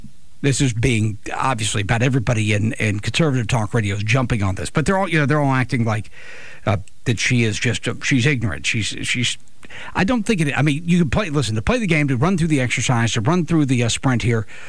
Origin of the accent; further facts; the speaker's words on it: Alabama, United States; I guess that's a good comparison because we're from Alabama, right?